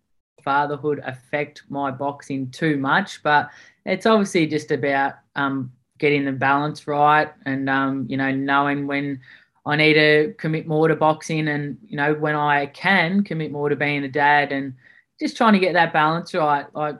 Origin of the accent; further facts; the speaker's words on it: Melbourne, Victoria, Australia; moved away as an adult; now in Kingscliff, Australia; I'm originally from Melbourne. I grew up and lived my first 25 years in Melbourne, and now 5 years ago moved to northern New South Wales. So I live in Kingscliff or Casuarina now, which is right on the border of New South Wales and Queensland